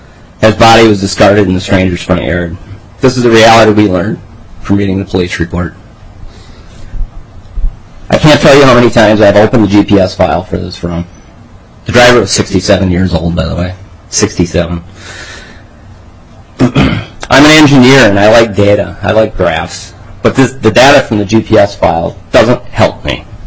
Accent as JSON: {"language": "English", "town": "Otsego", "region": "Minnesota", "country": "United States", "said": "This is my wife, Amy. We're from Otsego, Minnesota."}